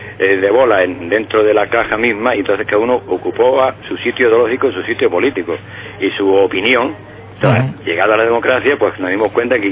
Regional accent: Almería, Andalusia, Spain; No, bueno, porque de pequeño yo en Almería, en el colegio de Cesano

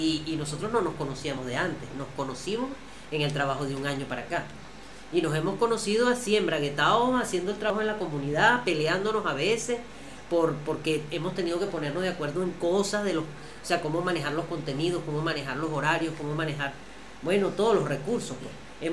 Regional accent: Venezuela; la delegación que venimos de Venezuela está conformada por 4 mujeres y 4 hombres

